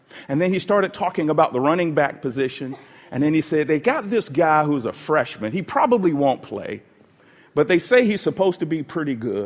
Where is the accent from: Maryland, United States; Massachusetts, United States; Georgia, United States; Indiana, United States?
Georgia, United States; Atlanta; born or raised there